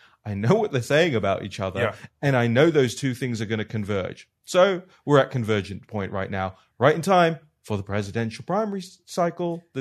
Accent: United Kingdom; You know, I'm from the United Kingdom. You see how we pick our prime ministers now.

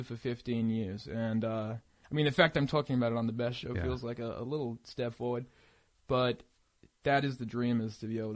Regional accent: Australia; the reason I've been here for 7 months, because, you know, you say, oh, I'm from Australia.

